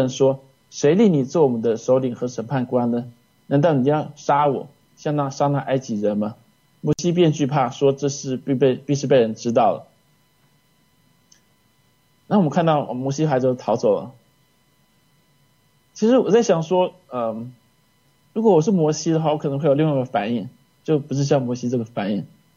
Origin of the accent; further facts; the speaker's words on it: China; 那我是中国人。